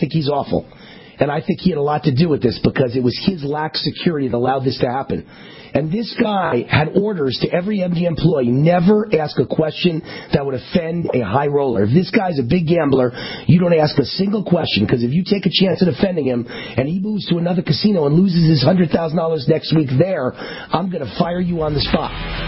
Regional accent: New York, United States; I'm a New Yorker, I'm cynical, and I got a nose like those drug dogs.

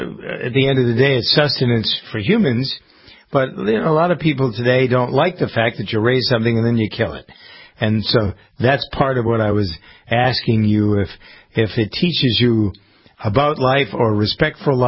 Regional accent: Massachusetts, United States; I'm from Massachusetts, and they certainly have an ag department.

